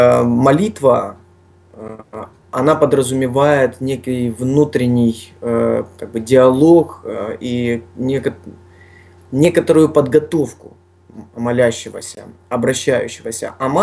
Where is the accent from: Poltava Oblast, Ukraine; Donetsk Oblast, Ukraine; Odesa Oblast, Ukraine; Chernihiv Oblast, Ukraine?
Donetsk Oblast, Ukraine; Donetsk; also born or lived in Luhansk; Я сам из Донецка родом и супруга моя. Но мы переехали в Луганск